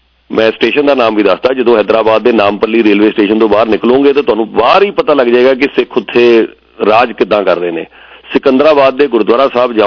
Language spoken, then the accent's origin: Punjabi; Punjab, India; 1400 ਦੇ ਵਿੱਚੋਂ ਅਸੀਂ ਜੇ 500-600 ਅਸੀਂ ਪੰਜਾਬ ਤੋਂ ਹੁੰਦੇ ਸੀ, ਪੰਜਾਬੀ ਲੜਕੇ ਹੁੰਦੇ ਸੀਗੇ